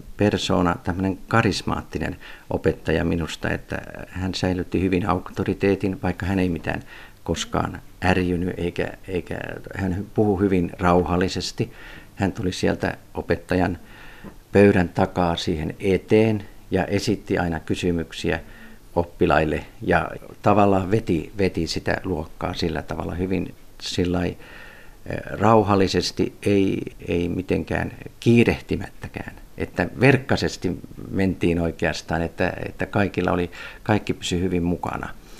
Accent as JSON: {"language": "Finnish", "town": "Punkalaidun", "region": "Pirkanmaa", "country": "Finland", "tie": "born or raised there", "said": "jotka silloin lähinnä siitä kotiseutuni ympäristöstä keräsin. Muutama on kerätty lähikunnista"}